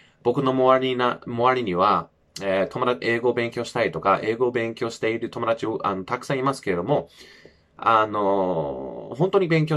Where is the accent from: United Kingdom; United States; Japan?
United Kingdom; first language English; Japanese is a second language; 自分もちろんイギリス生まれ育ちで英語が母国語なので、